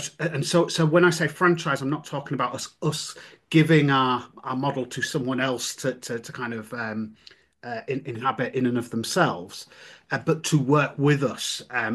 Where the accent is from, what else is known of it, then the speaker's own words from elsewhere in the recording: Yorkshire and the Humber, United Kingdom; I'm a Yorkshireman and I love Yorkshire